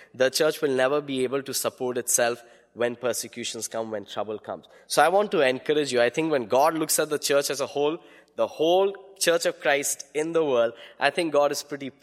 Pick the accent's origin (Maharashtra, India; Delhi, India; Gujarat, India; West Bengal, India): West Bengal, India; I come from a Hindu background. And for Bengalis, which I'm a Bengali from Bengal